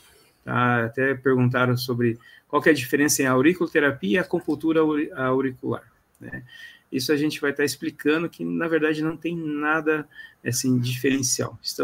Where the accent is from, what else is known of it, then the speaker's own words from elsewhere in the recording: Londrina, Paraná, Brazil; Eu sou de Londrina